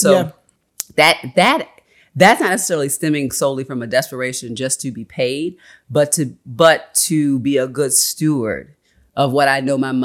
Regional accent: Baltimore, Maryland, United States; if I tell people that I was raised in Baltimore

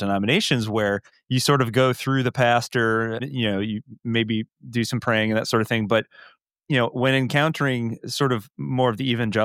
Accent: Detroit, Michigan, United States; born there; now in Columbus, United States; I was born in Detroit. And so I am, there's no torn about it. I moved down to Columbus

